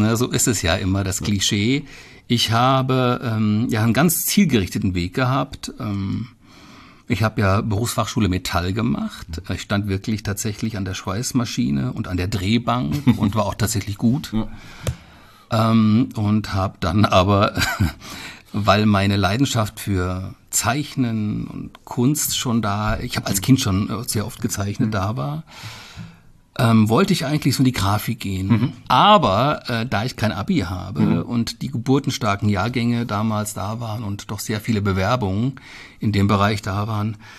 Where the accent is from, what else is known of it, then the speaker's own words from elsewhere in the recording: Hesse, Germany; Klar, ich bin noch auf Biber groß geworden, wobei groß geworden in meinem Falle ja nicht die richtige Bezeichnung ist. Ich bin dort aufgewachsen.